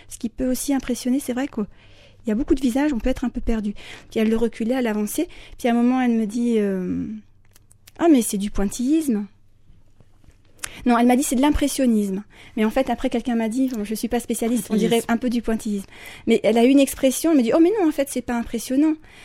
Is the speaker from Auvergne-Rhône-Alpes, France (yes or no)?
yes; Lyon, Auvergne-Rhône-Alpes, France; Moi, Lyon, il est assez connu. Je viens de Lyon.